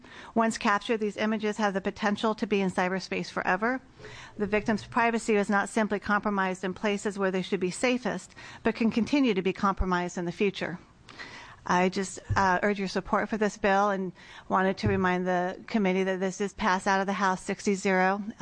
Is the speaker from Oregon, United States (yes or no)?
yes; Salem, Oregon, United States; I'm from Salem, Oregon.